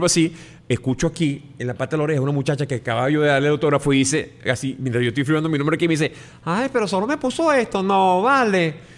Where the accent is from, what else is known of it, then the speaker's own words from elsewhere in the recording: Venezuela; nos interesan a nosotros como venezolanos